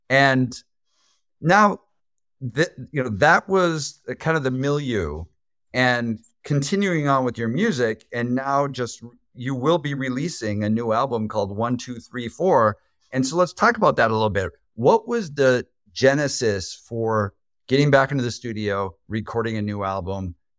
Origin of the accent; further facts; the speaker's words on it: United States; as an American, is that a phrase that's a common phrase in the UK?